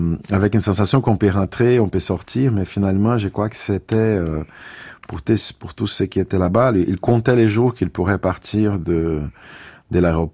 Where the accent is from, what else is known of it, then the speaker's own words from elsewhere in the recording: Brazil; Moi, je suis brésilien d'origine, enfin, je suis algéro-brésilien, mais je suis plutôt brésilien parce que j'étais élevé au Brésil.